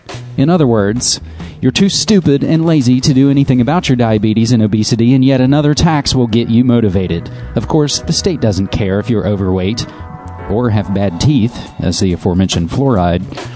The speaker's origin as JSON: {"language": "English", "region": "West Virginia", "country": "United States", "tie": "born or raised there", "said": "my man from my home state. And even in the right, we went to the same mall. Me and Morgan Spurlock, we went to the Crossroads Mall in Beckley, West Virginia."}